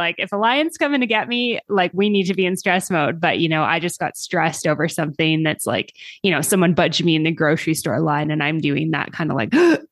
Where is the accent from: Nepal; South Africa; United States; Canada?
Canada; Western Canada; I'm from Western Canada, so bears, cougars, that's a real possibility.